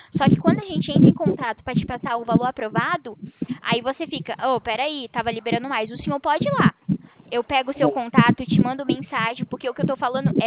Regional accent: Itatiba, São Paulo, Brazil; eu sou de Itatiba, São Paulo também.

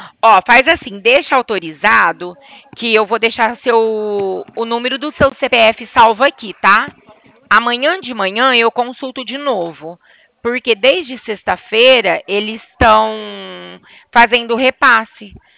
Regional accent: Bebedouro, São Paulo, Brazil; Nós somos de Bebedouro.

